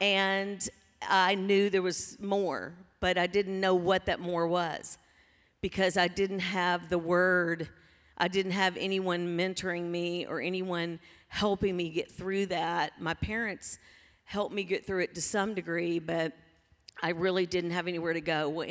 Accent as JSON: {"language": "English", "region": "Mississippi", "country": "United States", "tie": "born or raised there", "said": "when I grew up, as you know, I grew up in Mississippi, and my dad was an attorney."}